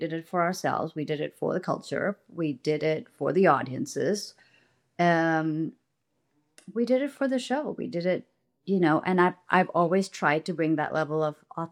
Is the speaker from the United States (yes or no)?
no; India; accent: Indian; Yeah, which is my accent. So this is not my... This is just one of my natural accents, but that is also my accent.